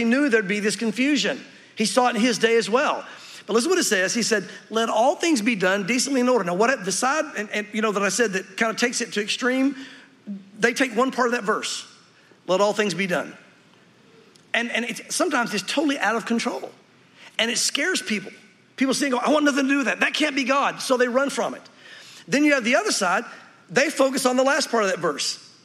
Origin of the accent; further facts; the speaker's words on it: the South, United States; I know growing up, when I grew up in the South